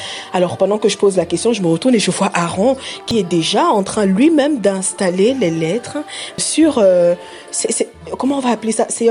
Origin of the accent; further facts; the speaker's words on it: Cameroon; now in Belgium; Parce que je suis originaire du Cameroun. Naturalisée belge, mais je suis originaire du Cameroun.